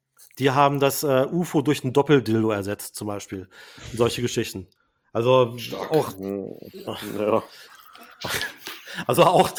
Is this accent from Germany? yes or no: yes; Braunschweig, Lower Saxony, Germany; ich habe ja mal auch im Retail gearbeitet, in meiner Heimat Braunschweig